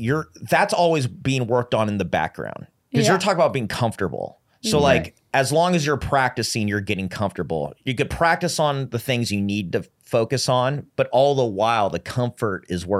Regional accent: Long Beach, California, United States; Yeah, I'm from Long Beach, California.

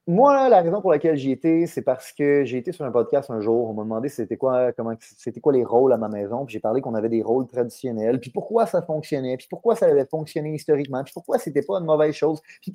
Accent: Canada; now in United States; je me suis dit, je suis peut-être plus américain que je suis canadien. Puis honnêtement, je me sens tellement bien ici.

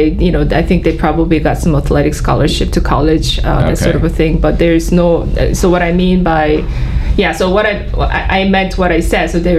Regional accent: Seoul, South Korea; So I was born and raised in South Korea, specifically the capital city, Seoul, where I studied until high school there.

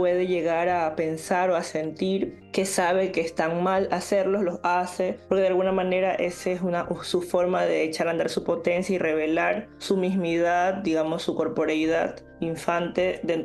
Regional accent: Esmeraldas, Ecuador; tengo 31 años, soy ecuatoriana de Esmeraldas

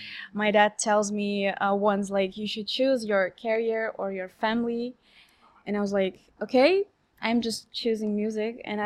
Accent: Tashkent, Uzbekistan; I'm from Uzbekistan, from the capital city, Tashkent.

